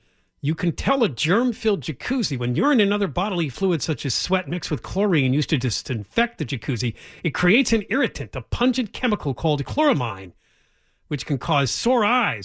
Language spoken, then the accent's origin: English; East Coast, United States; This was another California thing, too, because when I was growing up on the East Coast, we didn't really hot tubs or hear about them.